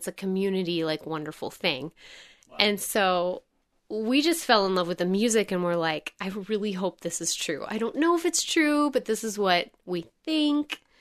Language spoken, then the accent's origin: English; United States; I think, as an American